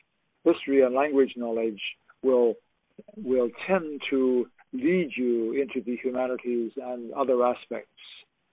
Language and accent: English; Canada; as well as Canada, which is my home country